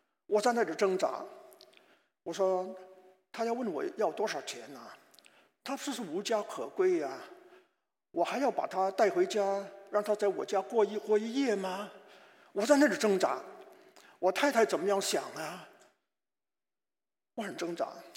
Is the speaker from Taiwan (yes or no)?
no; Hong Kong; 我是个在香港长大的山东人呢。